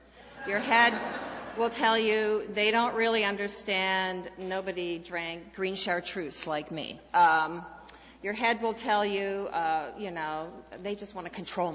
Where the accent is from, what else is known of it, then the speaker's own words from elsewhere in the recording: Iowa, United States; It's like, I grew up in Iowa